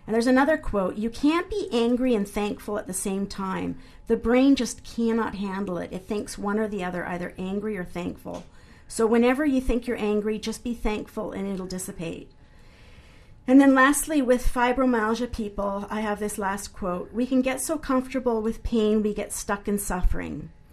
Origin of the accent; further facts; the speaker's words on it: Canada; I'm a Canadian author as well.